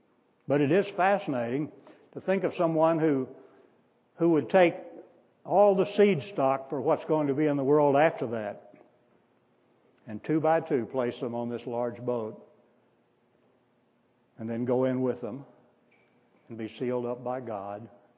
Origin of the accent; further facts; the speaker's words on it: Arkansas, United States; I grew up in Arkansas, and storms are just a part of life there.